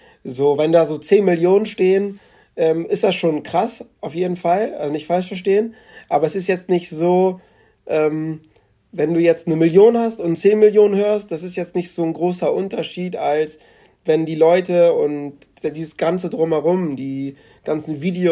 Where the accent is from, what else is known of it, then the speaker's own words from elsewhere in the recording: Catania, Sicily, Italy; Oh, das ist natürlich Sizilien, Catania, meine Heimat.